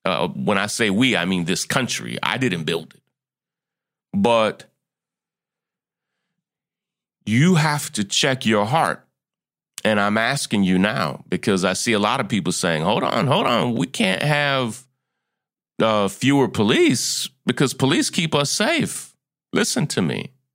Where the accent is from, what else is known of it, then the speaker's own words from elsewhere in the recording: United States; And often, as an American, it can be hard to understand where we stand in the scheme of the world